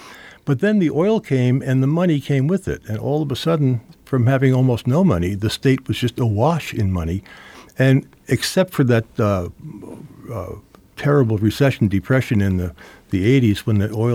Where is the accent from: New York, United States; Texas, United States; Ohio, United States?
New York, United States; New York City; born there; I was born in Midtown Manhattan, New York City.